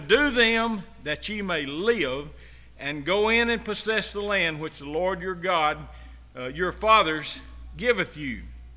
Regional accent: Alabama, United States; born there; I was born on Sand Mountain. Right off the road, up I-75 here. And my grandmother taught me about Jesus.

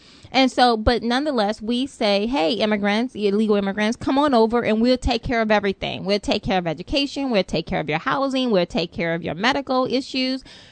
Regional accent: United States; which one should make me feel all the more proud that I'm an American

